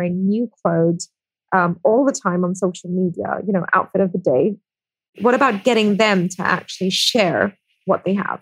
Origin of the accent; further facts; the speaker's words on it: Singapore; also born or lived in India; So I'm from India and I grew up in Singapore.